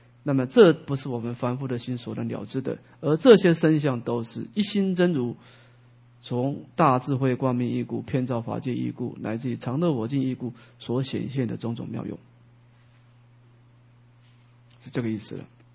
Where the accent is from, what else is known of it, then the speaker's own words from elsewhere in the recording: Taiwan; 说美国人他念阿弥陀佛的发音跟我们台湾人的发音也不一样啊